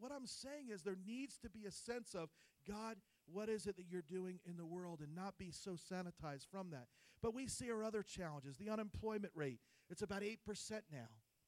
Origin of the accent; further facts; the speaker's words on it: New Jersey, United States; New Jersey is where I'm from. How many of you know I'm from New Jersey? How many can tell I'm from New Jersey, okay, by my obnoxious personality?